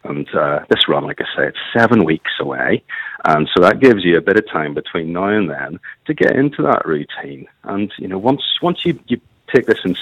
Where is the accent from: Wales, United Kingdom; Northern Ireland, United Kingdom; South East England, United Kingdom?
Northern Ireland, United Kingdom; Cumber; So I'm born and bred in Cumber, so it's not northwestish, but there's probably a wee bit of Ballymoney, wee bit in there.